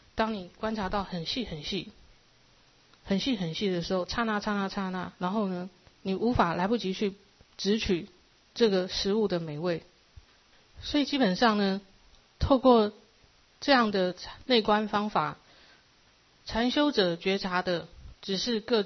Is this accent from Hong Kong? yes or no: no; Taiwan; 我们台湾人到那边花很多的这个金钱时间啊，还有环境上的这个不适应